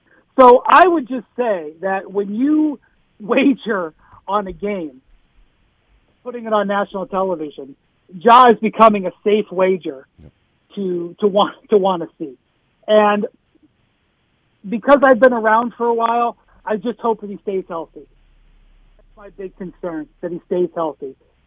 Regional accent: Cleveland, Ohio, United States; I'm from Cleveland, okay? And so I am completely eyes open, well aware of what it's like to live in a mid to small market.

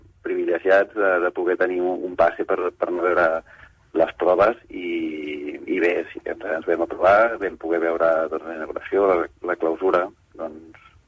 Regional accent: Barcelona, Catalonia, Spain; com a família, com a barceloní, doncs ho vam viure intensament com tants altres

